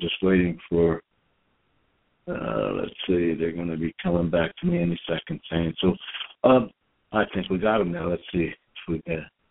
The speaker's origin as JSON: {"language": "English", "town": "Norristown", "region": "Pennsylvania", "country": "United States", "tie": "born or raised there", "said": "I grew up in Pennsylvania, in Norristown, Pennsylvania."}